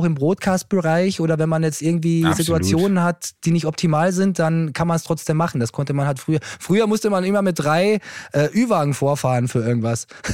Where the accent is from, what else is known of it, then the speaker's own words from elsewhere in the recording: Austria; Ich bin ja Niki Lauda-Fan als Österreicher.